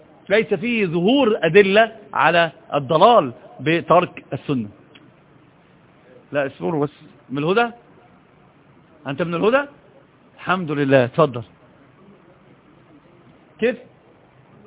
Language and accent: Arabic; Egypt; عندنا في مصر بيقولوا زيادة الخير إيه؟ خير.